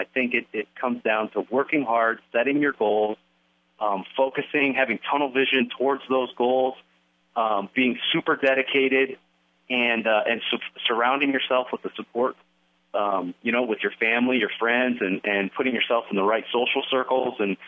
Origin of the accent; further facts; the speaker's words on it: Howells, Nebraska, United States; It was great to stay home and compete in college only 90 miles away from my hometown. And I'm sure you can ask a kid like Craig Bresser who got to wrestle there. And, they had busloads of people that would hop on a bus in Howells and come down.